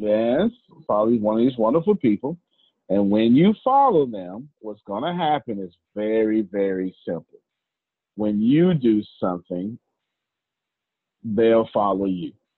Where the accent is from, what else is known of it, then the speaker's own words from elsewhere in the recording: Texas, United States; I'm from Texas, so y'all is a real word.